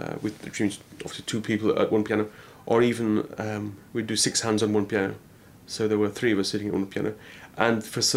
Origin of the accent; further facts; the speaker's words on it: England, United Kingdom; about 11 or 12, I started going to symphonic concerts in my hometown